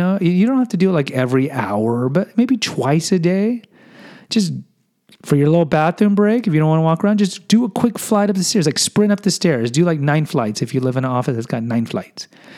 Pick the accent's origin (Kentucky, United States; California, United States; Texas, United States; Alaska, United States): Texas, United States; Houston; I'd be driving between San Antonio and Houston because I grew up in Houston.